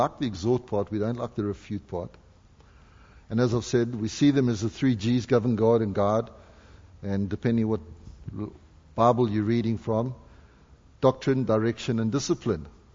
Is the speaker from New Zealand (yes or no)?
no; South Africa; now in Canada; there's so much of me that's always going to be a South African, but I'm also Canadian.